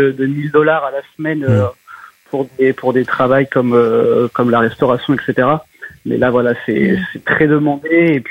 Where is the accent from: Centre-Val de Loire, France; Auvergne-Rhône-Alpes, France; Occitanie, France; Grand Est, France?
Centre-Val de Loire, France; Blois; je viens du Loir-et-Cher, je viens de la ville de Blois.